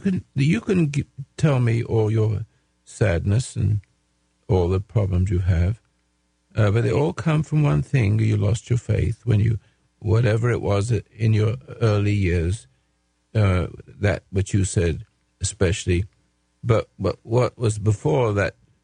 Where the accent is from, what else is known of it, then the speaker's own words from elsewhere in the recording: United States; That's okay. You got it. I'm still American.